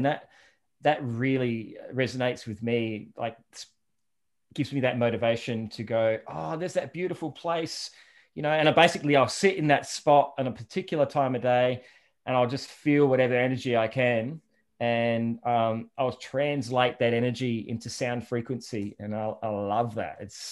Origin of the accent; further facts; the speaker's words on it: Adelaide, South Australia, Australia; But I guess, I grew up in Adelaide and life really changed for me when I picked up a guitar.